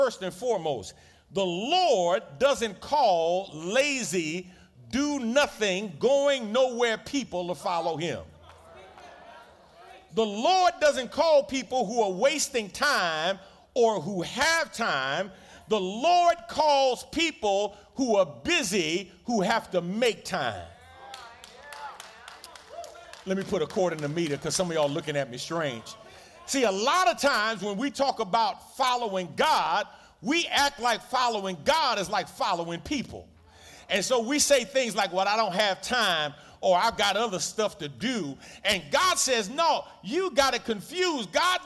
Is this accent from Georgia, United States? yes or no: no; New York, United States; I said, I'm from New York, and, you know, there's a lot of Chinese people in New York and a lot of first-generation Chinese people, a lot of immigrants.